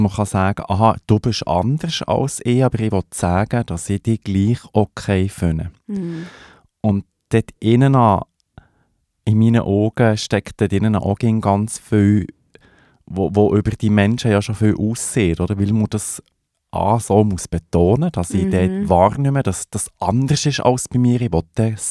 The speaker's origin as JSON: {"language": "German", "region": "Fribourg", "country": "Switzerland", "tie": "born or raised there", "said": "Eben, ich bin im Sensebezirk im Oberland aufgewachsen"}